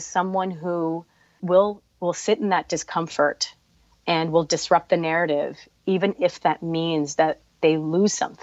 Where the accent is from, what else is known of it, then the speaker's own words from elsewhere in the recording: United States; for me as an American, I feel like, after 9/11, we almost had to become hyper-patriotic